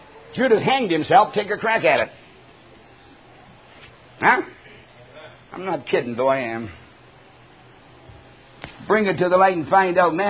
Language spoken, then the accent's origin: English; Canada; born there; I was born in Canada.